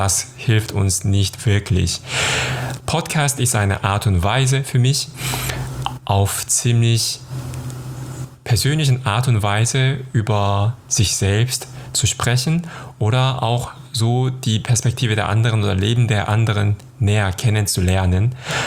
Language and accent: German; South Korea; now in Cologne, Germany; Ich komme aus Südkorea und lebe in Köln seit 2010.